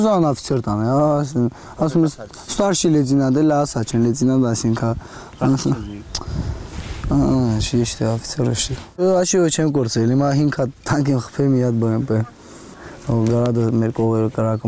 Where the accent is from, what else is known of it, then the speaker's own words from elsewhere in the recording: Vanadzor, Lori, Armenia; Չէ, ես Կիրովականից եմ